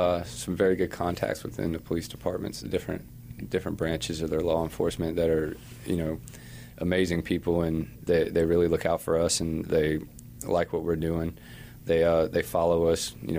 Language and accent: English; Florida, United States; I grew up in Florida, and I've seen tons of hurricanes and never anything on this level.